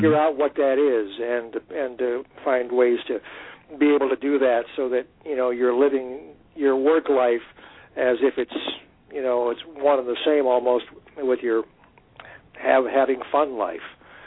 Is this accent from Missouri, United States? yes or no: no; Michigan, United States; moved away as an adult; both in Michigan, where I began by being director of a civic theater in my hometown for 2 years, and I directed and built the sets for 12 shows during those 2 years